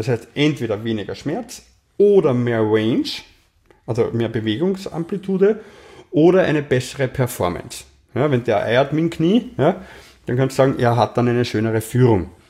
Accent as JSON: {"language": "German", "region": "Vienna", "country": "Austria", "said": "weil die schwierigen Dinge merken wir als Wiener ja nicht."}